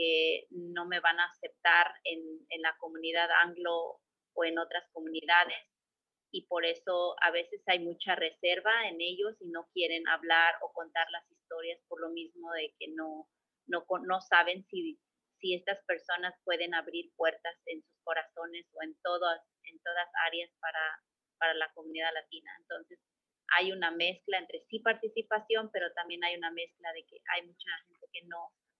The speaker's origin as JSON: {"language": "Spanish", "town": "San Francisco del Río", "region": "State of Mexico", "country": "Mexico", "moved": "yes", "lives_now": "Minnesota, United States", "said": "también soy originaria de México, soy del Estado de México, de un pueblo que se llama San Francisco del Río, el municipio es Ixtlahuaca. Es una comunidad de indígenas y esa comunidad se habla Mazahua. Tengo más de 25 años viviendo acá en Minnesota."}